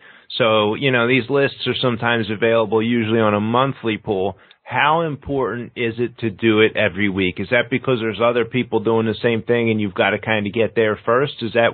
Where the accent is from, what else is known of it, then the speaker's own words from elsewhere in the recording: Philadelphia, Pennsylvania, United States; moved away as an adult; now in Chicago, United States; That's why I moved out to Chicago. So I'm from Philadelphia, and 2005 or six is when my daughter moved here with her mom.